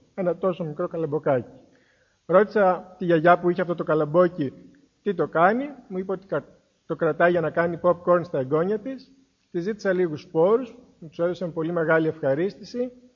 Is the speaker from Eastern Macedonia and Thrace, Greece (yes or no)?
yes; Paranesti, Eastern Macedonia and Thrace, Greece; εγώ έρχομαι από το Παρανέστη του νομού Δράμας